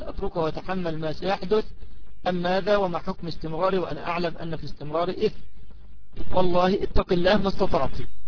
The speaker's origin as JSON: {"language": "Arabic", "country": "Egypt", "said": "هذا أمر لا يستنكر سيما عندنا في مصر مثلا"}